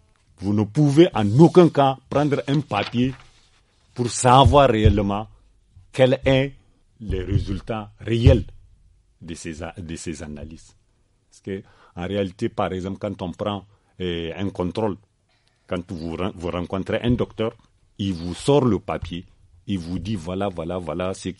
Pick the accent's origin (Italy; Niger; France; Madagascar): Niger; Niamey; Bon, je suis de Niamey. Je suis né, j'ai grandi à Niamey.